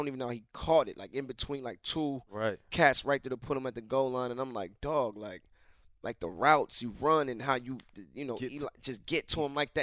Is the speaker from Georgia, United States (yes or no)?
yes; Atlanta, Georgia, United States; that's where I was raised in Atlanta my whole life.